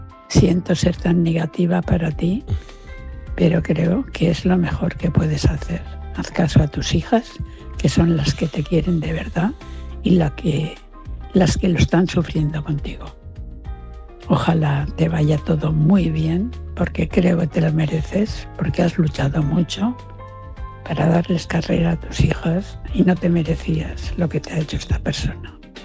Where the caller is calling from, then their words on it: Valencia, Valencian Community, Spain; de Valencia.